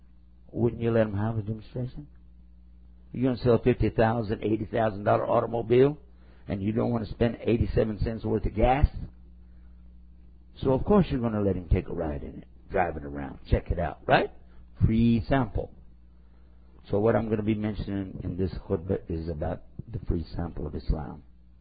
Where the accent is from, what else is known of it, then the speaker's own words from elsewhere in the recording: Texas, United States; my fellow countryman from my home state of Texas